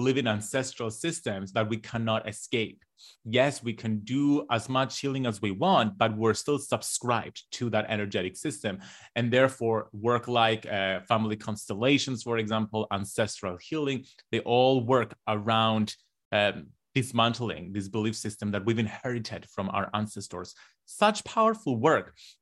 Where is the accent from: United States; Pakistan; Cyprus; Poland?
Cyprus; Like growing up in Cyprus, we are a colonized nation.